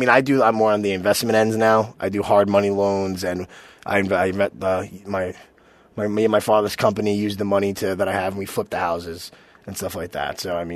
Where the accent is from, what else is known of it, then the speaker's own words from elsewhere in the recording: New York, United States; You know, I was from the Bronx, and you know, New York was all I knew.